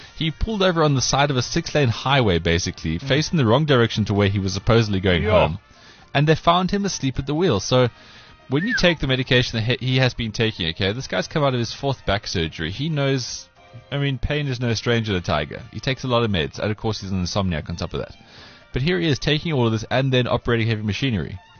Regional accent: South Africa; I'm South African

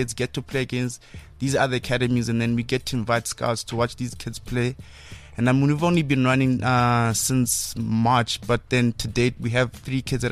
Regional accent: Mahikeng, North West, South Africa; accent: North West; moved away as an adult; was born in Mafutang, born and raised in Mafutang, but I always claim Lesotho, like I'm from there

